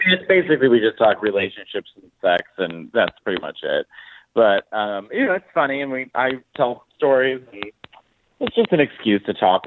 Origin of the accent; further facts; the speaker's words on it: Chicago, Illinois, United States; now in Italy; So I'm from Chicago, Illinois. I am, you know, of Italian descent